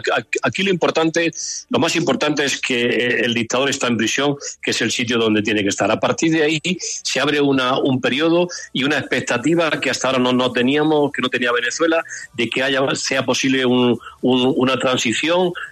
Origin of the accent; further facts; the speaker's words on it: Spain; Desde España, yo mi posición como presidente de la Comisión de Asuntos Iberoamericanos del Senado y como parlamentario español